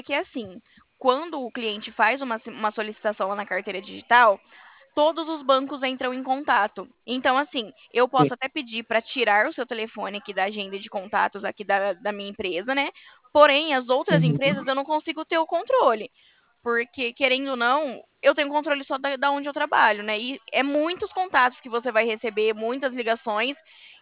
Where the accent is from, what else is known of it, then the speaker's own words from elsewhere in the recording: São Paulo, Brazil; O meu DDD é o 17, tá? Porque eu sou do interior de São Paulo.